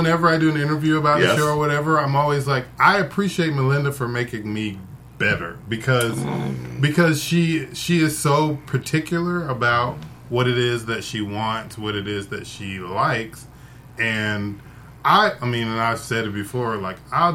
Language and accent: English; Atlanta, Georgia, United States; now in Los Angeles, United States; I'm from Atlanta.